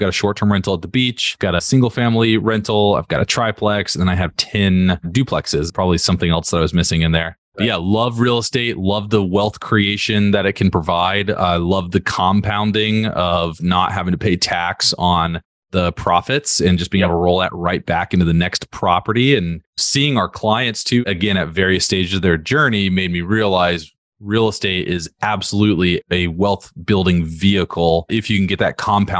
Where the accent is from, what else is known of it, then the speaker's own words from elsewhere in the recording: Hickory, North Carolina, United States; It was my hometown, Hickory, North Carolina.